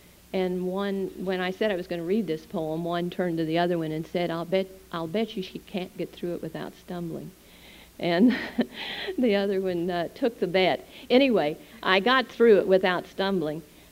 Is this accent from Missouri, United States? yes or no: yes; Missouri, United States; now in Houston, United States; I grew up in Missouri and really had my background in a forest. So I was always under trees. Well, when we moved to Houston, or just outside of Houston, I had a very different environment to get used